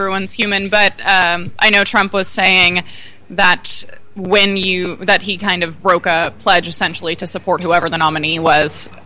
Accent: Gainesville, Florida, United States; You know, I, like I said, I'm from Gainesville, and in Florida, when I'm there, you mostly hear about Marco Rubio, realistically.

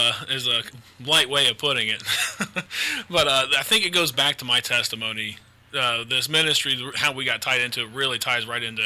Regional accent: Marion, United States; I was raised here in Marion, born and raised here in Marion, but I grew up in a home that was not a Christian home.

